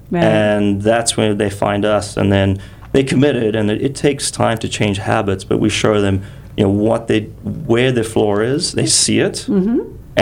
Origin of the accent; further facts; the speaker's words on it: Cape Town, Western Cape, South Africa; We just got back from Cape Town in February. It's my hometown.